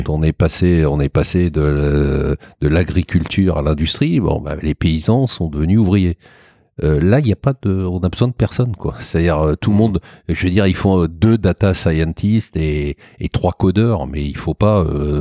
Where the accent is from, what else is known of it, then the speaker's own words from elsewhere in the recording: Paris, Île-de-France, France; J'ai eu plusieurs vies, moi je suis parisien, je suis banlieusard